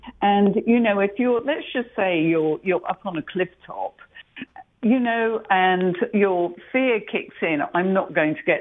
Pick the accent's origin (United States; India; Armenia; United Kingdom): United Kingdom; England; When I was growing up in England on the farm, you know, the farmhouse